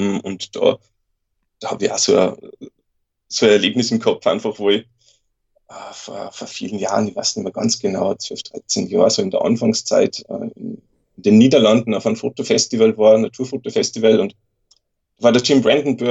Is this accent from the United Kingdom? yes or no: no; Salzburg, Austria; also born or lived in Vienna; bin zurück nach Salzburg in meine Heimat kommen.